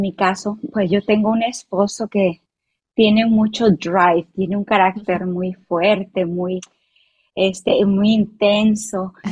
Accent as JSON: {"language": "Spanish", "country": "Mexico", "said": "como mexicana, como típica mamá"}